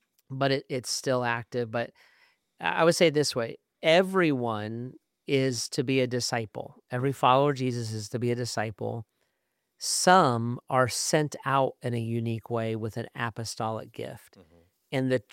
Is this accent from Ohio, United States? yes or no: yes; Beavercreek, Ohio, United States; also born or lived in Dayton; But if you said to me, probably if you said to me, where are you from? I'd say Beaver Creek.